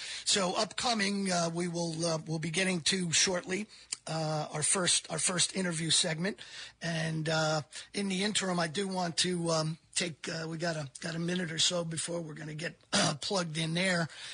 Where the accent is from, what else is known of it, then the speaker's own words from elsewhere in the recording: Stamford, Connecticut, United States; You know, I've been very fortunate growing up in Stanford that I had and still do had some mentors